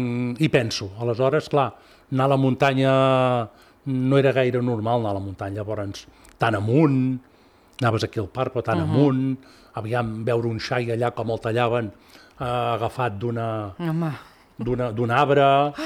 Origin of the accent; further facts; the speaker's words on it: Mataró, Catalonia, Spain; Tots nosaltres som de Mataró, som nascuts a Mataró, menys la meva mare, que era d'aquí.